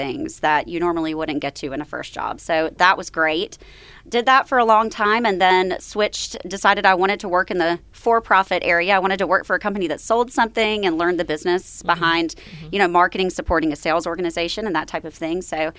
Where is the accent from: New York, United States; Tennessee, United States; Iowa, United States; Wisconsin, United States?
Tennessee, United States; Memphis; So, as I mentioned earlier, I grew up here in Memphis and started my career journey at Le Bonheur Children's Hospital